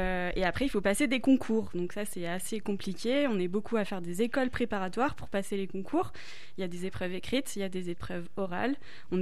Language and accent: French; Lille, Hauts-de-France, France; Oui, moi je suis lilloise.